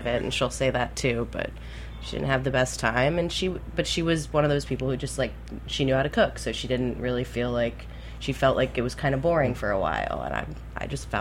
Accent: Key West, Florida, United States; because I grew up in Key West, and that was a big deal there.

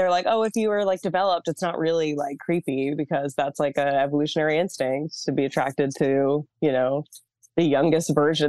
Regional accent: Massachusetts, United States; I grew up in Massachusetts.

